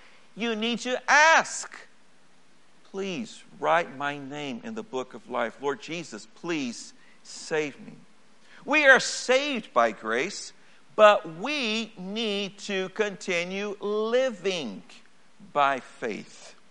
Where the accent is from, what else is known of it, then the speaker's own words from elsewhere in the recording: Brazil; English is a second language; I would say to my mother, don't speak to me in English. Speak to me in Portuguese. I'm not an American. I'm a Brazilian.